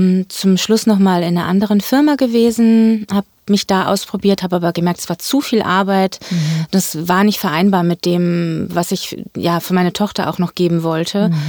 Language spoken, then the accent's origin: German; Göttingen, Lower Saxony, Germany; now in Hamburg, Germany; ich... Ich komme aus Göttingen, das ist meine Heimatstadt. Mhm. Und mittlerweile lebe ich seit 13 Jahren in Hamburg